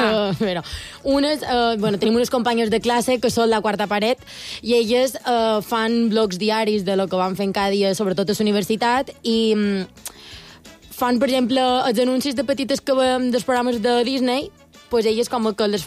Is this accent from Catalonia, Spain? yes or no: no; Inca, Balearic Islands, Spain; perquè jo som d'Inca